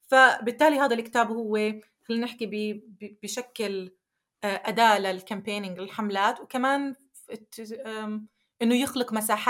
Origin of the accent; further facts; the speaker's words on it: Palestine; لأنه أحد المخاوف اللي بنخاف منها كفلسطينيين وكعرب